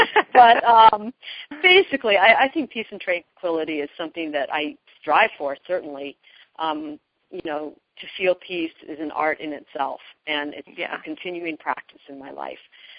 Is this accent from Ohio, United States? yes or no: no; Aspen, Colorado, United States; now in Telluride, United States; I grew up in Aspen, and now I'm living in Telluride, which is an example of two really beautiful places.